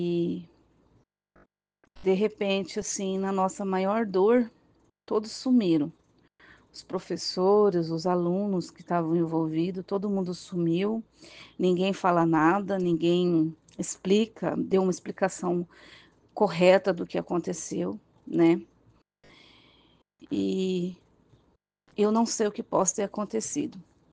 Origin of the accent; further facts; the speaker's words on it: Sinop, Mato Grosso, Brazil; Então, a gente é de Sinop, né?